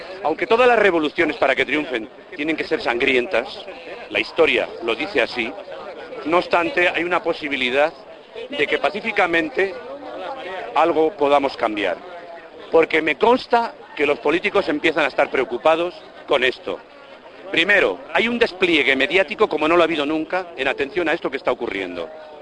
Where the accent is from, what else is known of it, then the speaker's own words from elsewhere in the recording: Madrid, Community of Madrid, Spain; soy madrileño.